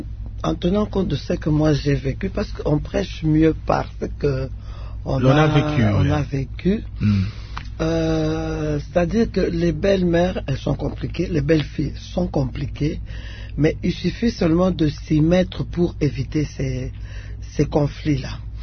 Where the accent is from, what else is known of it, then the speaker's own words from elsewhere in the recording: Kasaï, DR Congo; Chez nous au Kassa, il y a un problème